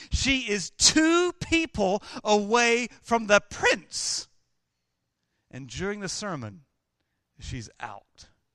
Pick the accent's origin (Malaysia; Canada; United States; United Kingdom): United Kingdom; I'm British.